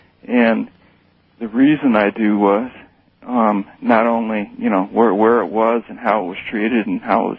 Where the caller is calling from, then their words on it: Midwest, United States; I'm calling from the Midwest, and I'd like to remain anonymous if I could.